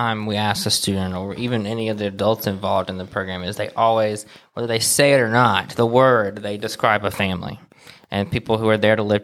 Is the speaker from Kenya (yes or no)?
no; Rocky Mount, North Carolina, United States; I came from Rocky Mount.